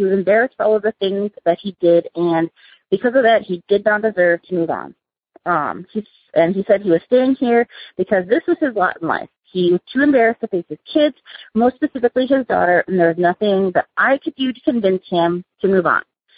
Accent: Sioux Falls, South Dakota, United States; I am from Sioux Falls, South Dakota.

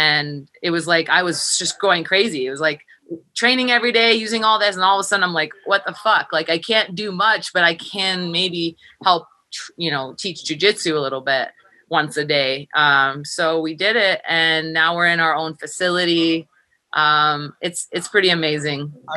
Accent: Los Angeles, California, United States; I'm not from Minnesota. I'm from LA.

